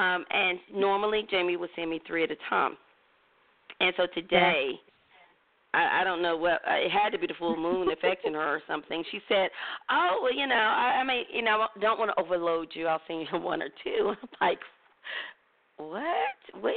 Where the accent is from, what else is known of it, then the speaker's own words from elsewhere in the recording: North Carolina, United States; So, but I grew up in North Carolina where, oh my gosh, you could set a clock to everything.